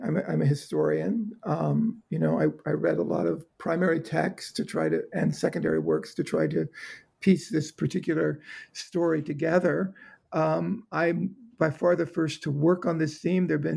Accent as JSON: {"language": "English", "region": "Georgia", "country": "United States", "tie": "born or raised there", "said": "I grew up in South Georgia. I even remember seeing wave after wave of American fighter jets flying south into Florida during the Cuban Missile Crisis, right over the island I grew up on."}